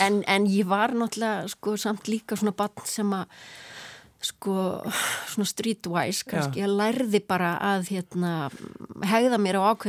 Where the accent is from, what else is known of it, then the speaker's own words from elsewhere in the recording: Luxembourg; ég er alveg upp í Luxemburg, já. Bara frá 2 ára aldri. Alveg þangalli ég er hérna unglingur, bara 12-13 ára.